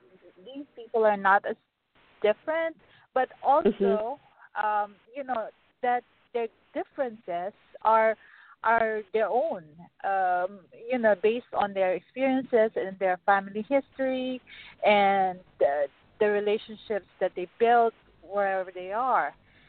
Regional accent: Philippines; now in United States; It's from my own life story where I'm Filipino. My husband's American, and there are a lot of us here in the U.S. and everywhere else all over the world

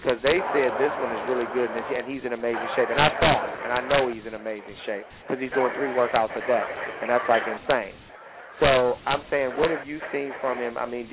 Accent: Detroit, Michigan, United States; I grew up and born and raised in Detroit, and for me, you know, being across the street from Motown, you know, most of my life, my mother worked over there

